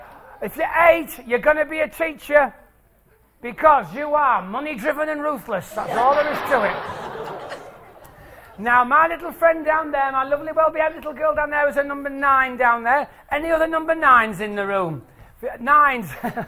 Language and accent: English; York, Yorkshire and the Humber, United Kingdom; Oh, and I'm from Old York, there you go.